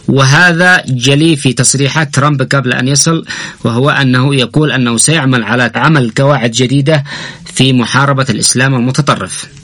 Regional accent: Yemen; الله سبحانه وتعالى ماذا يقول لنا ونحن كشعب يمني

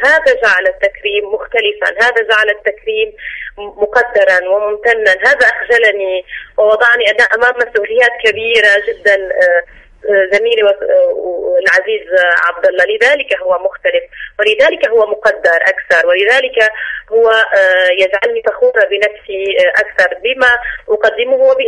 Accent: Syria; يعني أنا السورية وطالما بيفرقنا أبدا ولا حدود ولا شيء، بس بقلكم من سوريا

